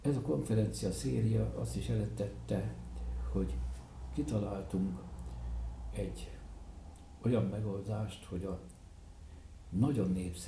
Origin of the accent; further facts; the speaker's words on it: Eger, Heves, Hungary; Eger az én szülőhazám, nem csak azért azt születtem, de nekem a mindent jelenti. Az összes város közül számos helyen voltam, de nekem mindig Eget jelentette az, ahová szívesen mentem haza.